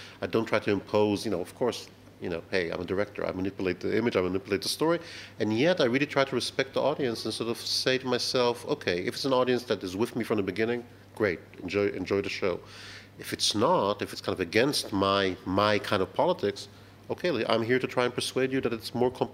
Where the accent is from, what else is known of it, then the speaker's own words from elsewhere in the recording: United States; now in United Kingdom; as a kid, I grew up in America. So I was influenced strongly by American cinema and, you know, American television, even.